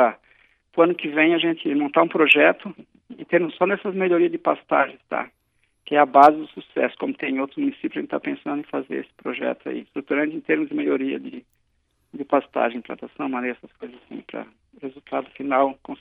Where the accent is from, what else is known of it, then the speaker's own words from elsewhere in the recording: Ituporanga, Santa Catarina, Brazil; eu vim de outra região, eu vim de Ituporanga, né? Que lá a gente era pequeno, já via, né, a atividade, né? A região de alemães